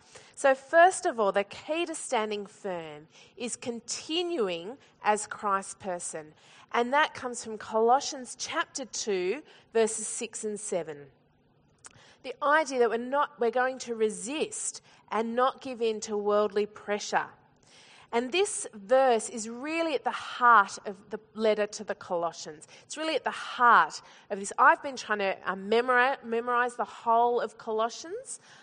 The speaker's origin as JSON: {"language": "English", "country": "Australia", "said": "I thought, oh, I'm so Australian. What do you call it, a duvet or a quilt? Is that right? Yeah, we call it doona because that works really well with our accent, I think."}